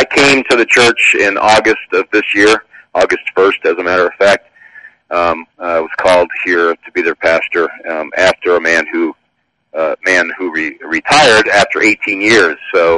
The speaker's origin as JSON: {"language": "English", "region": "New York", "country": "United States", "said": "I'm a New Yorker myself."}